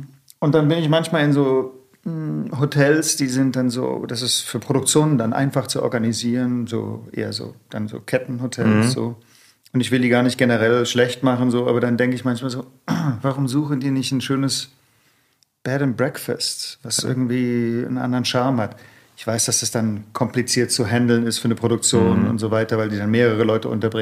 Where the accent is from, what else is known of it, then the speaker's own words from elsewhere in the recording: Stuttgart, Baden-Württemberg, Germany; also born or lived in Tübingen; now in Berlin, Germany; Ich bin in Stuttgart aufgewachsen.